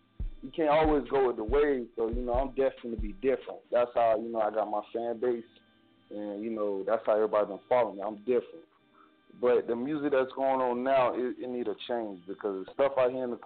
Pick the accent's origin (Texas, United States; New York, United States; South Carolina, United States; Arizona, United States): South Carolina, United States; born there; now in Orlando, United States; I'm from South Carolina. I was born originally, but right now I reside in Orlando.